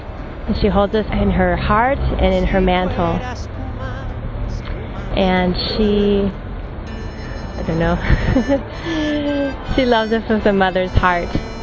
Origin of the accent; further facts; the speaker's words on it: San Diego, California, United States; I'm from San Diego, California, United States of America.